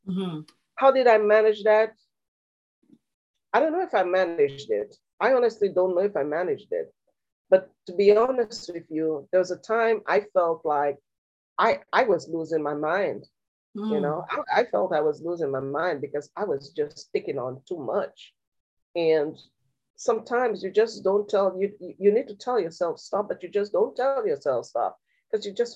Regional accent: St. Lucia; moved away as an adult; now in Houston, United States; Of course, you can hear my accent. So I live in Houston, Texas, but I'm originally from St. Lucia, a beautiful island in the Caribbean.

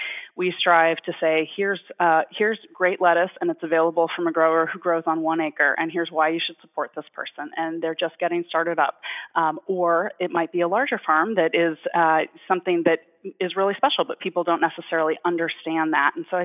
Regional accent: Boston, Massachusetts, United States; Growing up in Boston, my husband's from Ohio.

